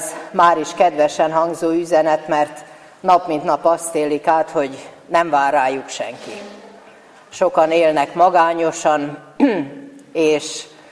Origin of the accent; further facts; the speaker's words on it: Tahitótfalu, Pest, Hungary; Aki itt élek, Tahit Ótfaluban, itt születtem, talán már az ükapám, ükanyám is itt született.